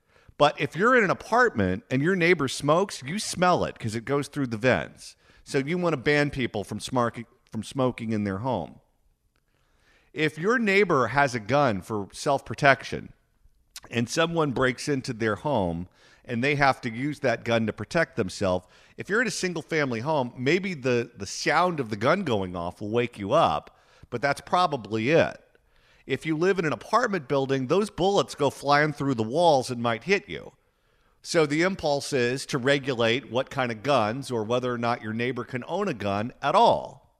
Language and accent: English; Garden Grove, California, United States; I grew up in Garden Grove, where it was virtually all single-family homes when I lived there.